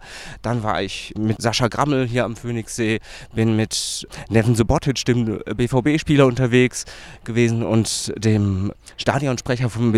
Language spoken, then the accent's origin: German; Witten, North Rhine-Westphalia, Germany; born there; now in Dortmund, Germany; ich bin 38 Jahre alt, gebürtiger Wittener, arbeite im Moment bei der Kreativen Kirche in Witten. Wir machen ja viel so im Bereich der Gospelmusik. Und ich lebe hier in Dortmund.